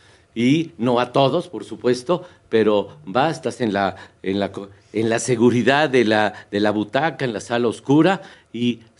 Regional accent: Puebla, Mexico; Yo soy de Puebla, a toda honra, y tuve un compromiso que ir ahí el viernes pasado.

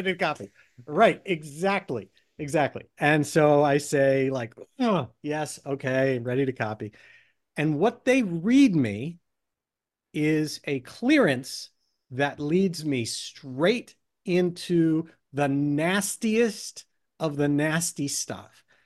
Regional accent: New England, United States; I was coming up from North Carolina back home to New England

